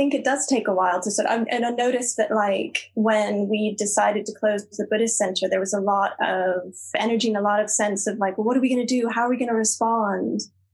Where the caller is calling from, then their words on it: Glasgow, Scotland, United Kingdom; So I'm calling from Glasgow, which is funny. Yeah. So Chandradas and I are sort of, we've switched. So I'm the North American in Scotland and Chandradas is the Scottish person in North America.